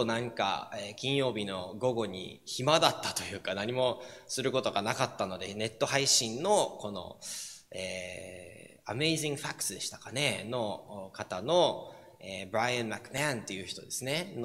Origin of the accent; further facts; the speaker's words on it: Kyoto, Japan; いや、日本生まれ育ちです。京都ですって言うと、京都？とか言われるんですけども、丹波の黒豆の有名なんですね、丹波から、丹波生まれ育ちだったんですけれども